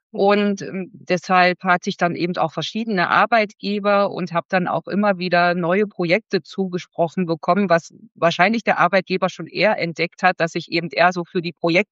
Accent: Berlin, Germany; ich komme aus Berlin und wohne hier mit zwei Kindern.

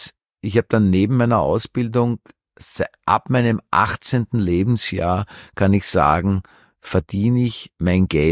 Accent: Vienna, Austria; weil ich habe sehr Dialekt. Ich kam ja bin im Zweiten aufgewachsen, in Atzgersdorf-Mauer in die Schule gegangen, in einer Schule, die war eher so ein Integrationsprojekt. Also mein Dialekt, das wird mir heute noch in meinem Podcast immer wieder angegrätselt oder angekreidet

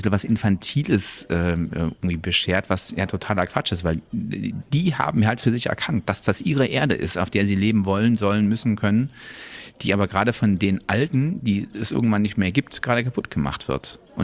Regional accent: Berlin, Germany; now in Munich, Germany; ich komme aus Berlin, bin aber nach München gezogen

